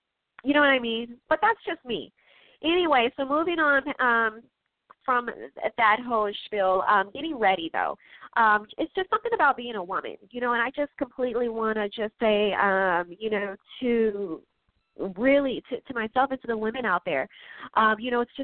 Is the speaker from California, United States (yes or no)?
no; Chicago, Illinois, United States; Chicago. I'm from Chicago. I'm from the Midwest.